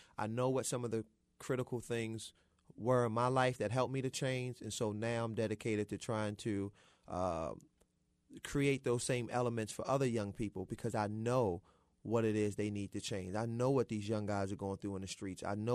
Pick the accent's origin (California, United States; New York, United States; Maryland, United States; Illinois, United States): Maryland, United States; Baltimore; That's an interesting journey, because … was a young boy who was confused on the streets of Baltimore, raised by a very strong woman